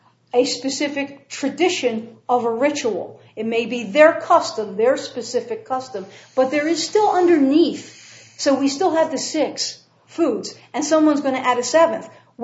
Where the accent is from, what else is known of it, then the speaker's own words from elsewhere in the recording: Philadelphia, Pennsylvania, United States; I'm from Philadelphia. You go out to Independence Hall, you roll out the Declaration of Independence, and you recite it.